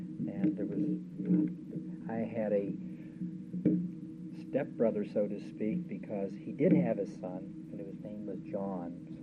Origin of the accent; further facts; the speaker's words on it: Butler, Pennsylvania, United States; born there; I was born in Butler, Pennsylvania on May 7th, 1921. And I was the middle of six children.